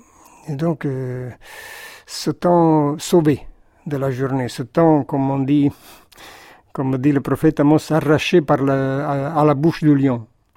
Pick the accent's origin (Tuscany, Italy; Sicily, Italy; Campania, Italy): Campania, Italy; Naples; moved away; Donc ma réaction a été de partir, de quitter, d'abandonner ce lieu. Et donc, je ne peux pas dire que je suis de Naples.